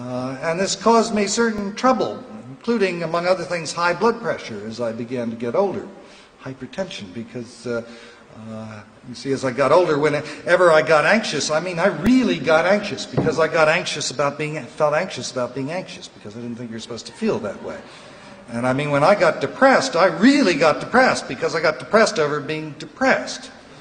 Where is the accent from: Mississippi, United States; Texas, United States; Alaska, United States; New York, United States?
New York, United States; Manhattan; I grew up in Manhattan, across the river there with a silver spoon in my mouth. From the time that I was 5 until the time I finally left home at 23, I spent most of my time living in an apartment building on Park Avenue.